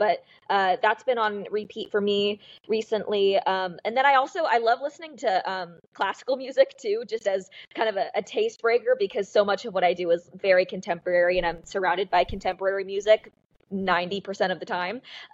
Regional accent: Seattle, Washington, United States; now in Nashville, United States; I'm a 21-year-old pop rock artist. I live in Nashville right now, but I'm from Seattle, Washington. I moved here about 2 weeks before the pandemic hit

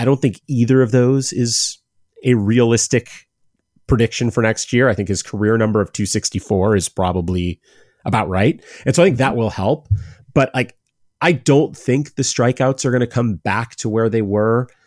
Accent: Cleveland, Ohio, United States; I'm from Cleveland. I'm a Guardians fan.

